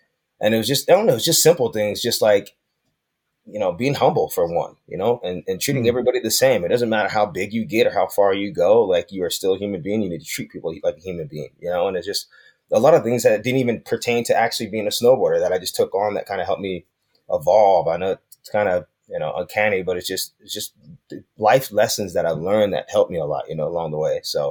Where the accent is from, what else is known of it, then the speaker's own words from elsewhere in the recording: Salt Lake City, Utah, United States; I grew up in Salt Lake City as a black man.